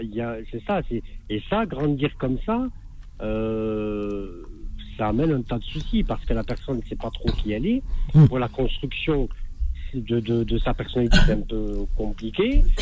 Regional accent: Occitanie, France; je suis occitan, ça se voit pas trop, mais je suis occitan.

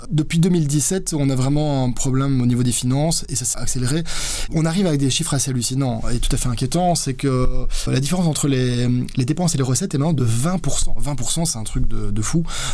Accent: Brussels, Brussels-Capital Region, Belgium; Bon, moi je suis bruxellois, j'ai toujours vécu dans un quartier plutôt multiculturel

